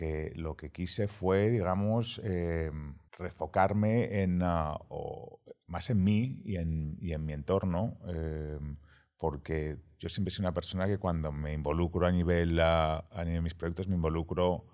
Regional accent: Madrid, Community of Madrid, Spain; born there; Nací en Madrid.

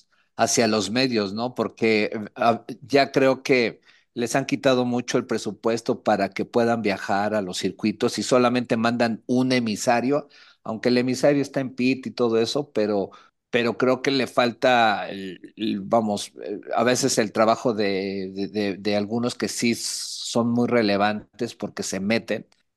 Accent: Mexico; somos mexicanos y nos gusta mucho

